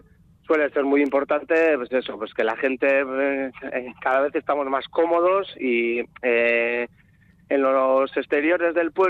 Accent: Eibar, Basque Country, Spain; Yo soy natural de Eibar

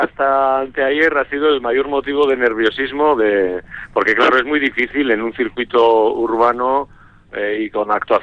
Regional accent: Arrasate, Basque Country, Spain; now in Amurrio, Spain; Correcto, llevo más tiempo en Amurrio que en Arrasate. Eso me dicen mis amigos, que ya he dejado de ser guipuzcoano.

